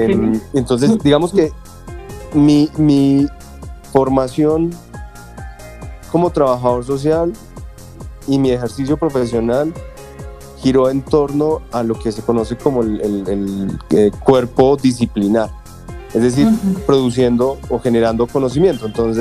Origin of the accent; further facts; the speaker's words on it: Manizales, Caldas, Colombia; now in Bogotá, Colombia; tengo 37 años, soy de Manizales, vivo en Bogotá hace 20 años, un poco más de 20 años.